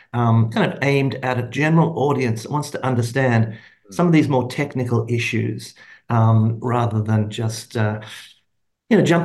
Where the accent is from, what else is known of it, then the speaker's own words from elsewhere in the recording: Australia; moved away as an adult; also born or lived in Japan; now in United States; So I had a hail originally from Australia. I'm Australian-American now.